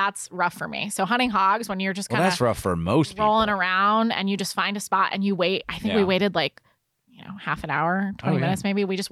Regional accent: Connecticut, United States; Listen, I'm from Connecticut, okay?

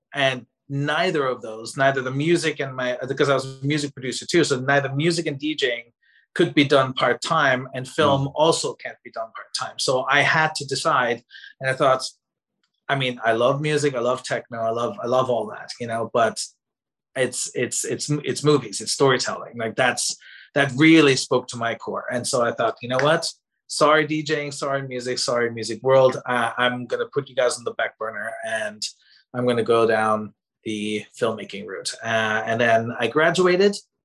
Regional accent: Austria; moved away; also born or lived in Dallas; So after I grew up in Austria. I went to Texas to do digital design

